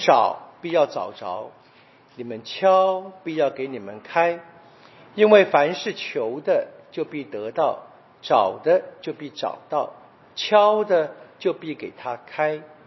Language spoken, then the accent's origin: Chinese; China; 我们中国人说己所不欲勿施于人嘛